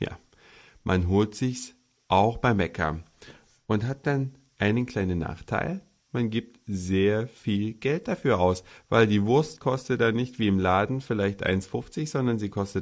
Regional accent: Hamburg, Germany

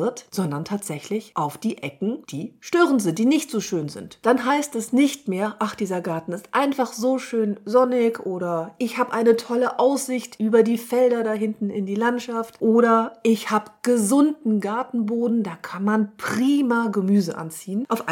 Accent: Hamburg, Germany; Ich bin Hamburger.

